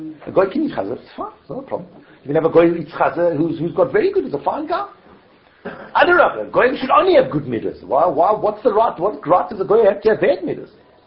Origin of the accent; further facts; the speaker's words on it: South Africa; I come from South Africa. I spent the first half of my life fighting apartheid.